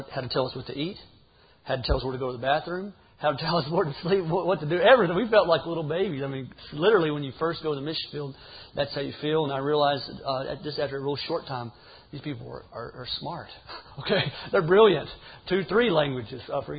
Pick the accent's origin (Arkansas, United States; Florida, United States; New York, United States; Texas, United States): Arkansas, United States; because I'm from Arkansas, and you know, I struggled in school and some things like